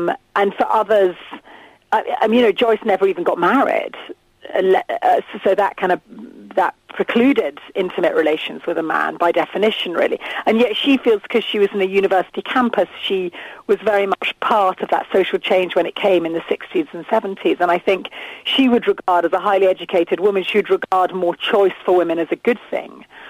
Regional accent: United Kingdom; But we're, no sex, please, we're British. We're famous, aren't we, for the sort of Victorian, Edwardian, not letting it, you know, not speaking about it.

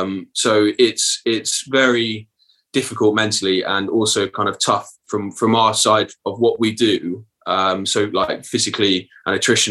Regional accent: South West England, United Kingdom; accent: Bristolian; As you can probably tell from my Bristolian accent that it's been passed down, yeah.

